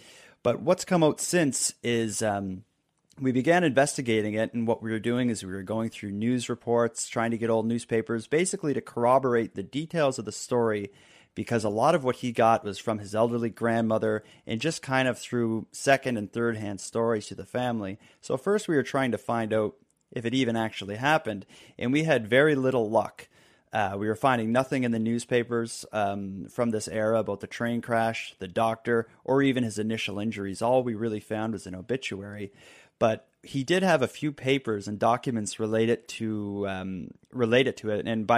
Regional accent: Halifax, Nova Scotia, Canada; he's from my hometown of Halifax

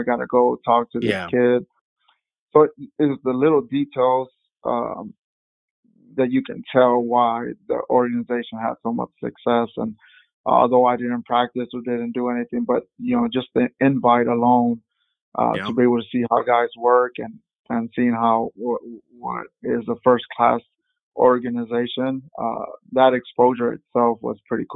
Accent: San Antonio, Texas, United States; now in Mexico; I'm Mexican American, we're born and raised in San Antonio, Texas, mm-hmm. but have lived the last 13 years in Mexico.

